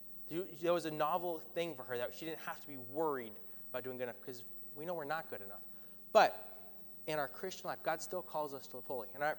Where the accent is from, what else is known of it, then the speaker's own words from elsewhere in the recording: Georgia, United States; I grew up speaking extremely fast. I'm from Georgia where everyone speaks very slowly.